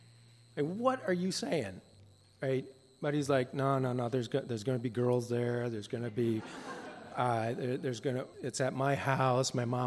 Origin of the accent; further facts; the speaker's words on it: Tokyo, Japan; as an international student growing up in Japan, just in Tokyo, there are thousands of these students.